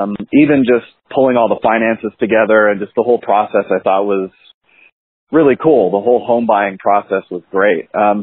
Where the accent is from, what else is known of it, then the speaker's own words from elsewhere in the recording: Wingham, Ontario, Canada; now in Indianapolis, United States; Kind of. I grew up in Canada. My family grew up in a little tiny town called Wingham, Ontario, in Huron County, a little town of about 3,000 people, kind of a rural town.